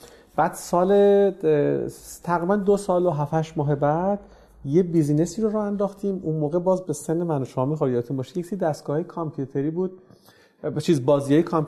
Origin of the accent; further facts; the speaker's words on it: Tehran, Tehran Province, Iran; از تهران اومدم، یه چنین محصولی تولید کردیم